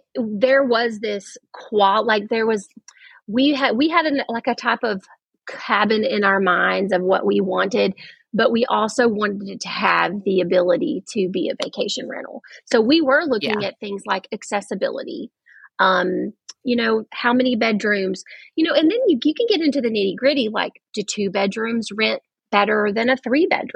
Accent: Blue Ridge, Georgia, United States; Well, so I actually grew up there. I grew up in Blue Ridge

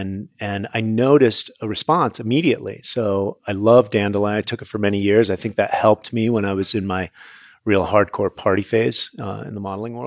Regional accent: Connecticut, United States; also born or lived in San Francisco; So I grew up in Connecticut and in San Francisco.

